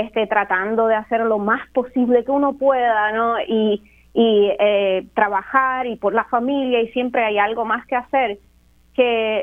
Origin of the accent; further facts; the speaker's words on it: Jayuya, Puerto Rico; cuando era chiquita y estaba creciendo en Jayuya